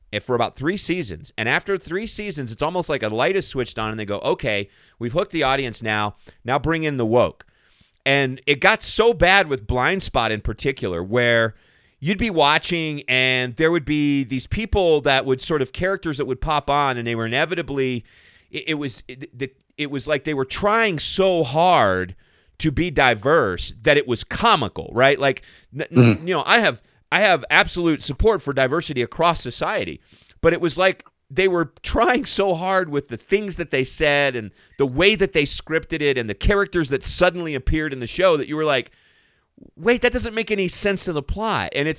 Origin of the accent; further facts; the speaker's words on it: Sells, Arizona, United States; So I grew up in Sells, Arizona, which is about 60 miles southwest of Tucson